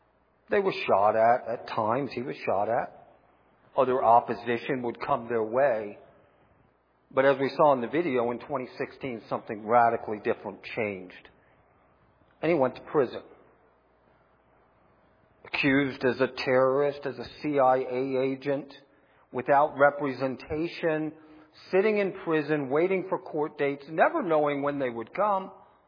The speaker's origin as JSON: {"language": "English", "country": "United States", "tie": "born there", "said": "I was born in America where we have enjoyed religious freedom."}